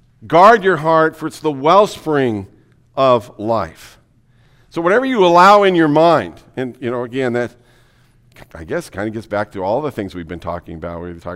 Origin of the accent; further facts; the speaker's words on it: Yakima, Washington, United States; I'm from Yakima. I know what ruts are. I know what country roads are.